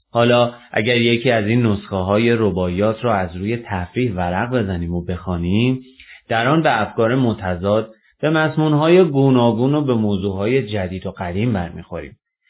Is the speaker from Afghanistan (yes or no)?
no; Iran; زمانی بود که فکر می‌کردم ما چون ایرانی هستیم نوشته‌های ما معمولی و ایرانی است.